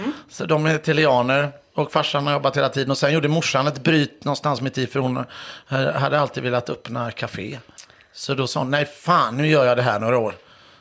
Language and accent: Swedish; Mölndal, Västra Götaland County, Sweden; Född i Mölndal, Bifrost först och sen flyttade vi till Baltorp.